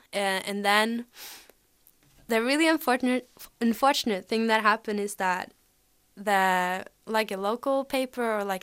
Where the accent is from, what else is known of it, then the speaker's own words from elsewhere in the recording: Eastern Norway, Norway; which is the Norwegian name for Margaret. And I'm from Norway, obviously, and I'm from the east part, but I study here in Bergen, so I'm at a bachelor's degree in Chinese.